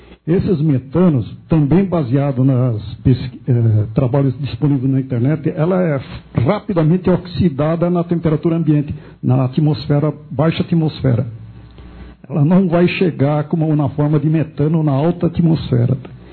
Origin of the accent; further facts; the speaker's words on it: Jundiaí, São Paulo, Brazil; sou de Jundiaí